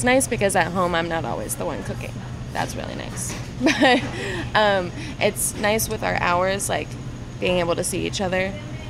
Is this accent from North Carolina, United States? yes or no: yes; North Carolina, United States; North Carolina.